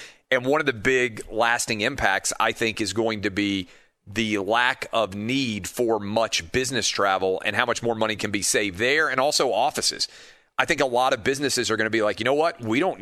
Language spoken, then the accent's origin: English; Nashville, Tennessee, United States; My hometown of Nashville is now basically 100% open.